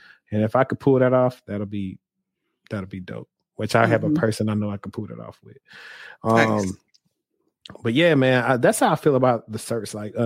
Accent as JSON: {"language": "English", "region": "the South", "country": "United States", "said": "You know, I'm from the South, so you see a girl from far away"}